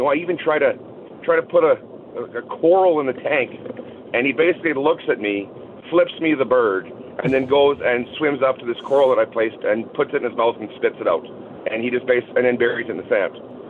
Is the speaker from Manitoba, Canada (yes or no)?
yes; Manitoba, Canada; I grew up in Manitoba around all these lakes. Never went fishing.